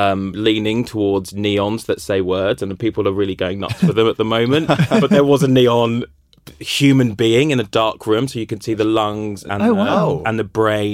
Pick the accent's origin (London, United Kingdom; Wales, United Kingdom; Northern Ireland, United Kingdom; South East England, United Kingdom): South East England, United Kingdom; Brighton; I remember when I grew up in Brighton